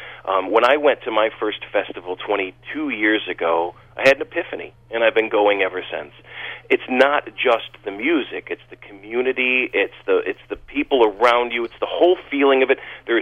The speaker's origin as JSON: {"language": "English", "town": "Naugatuck", "region": "Connecticut", "country": "United States", "tie": "born or raised there", "said": "I grew up in New Haven County, down a little more south in Naugatuck, yeah, and then left for the military, spent 6 years traveling around the world, came home and found my way up to Litchfield"}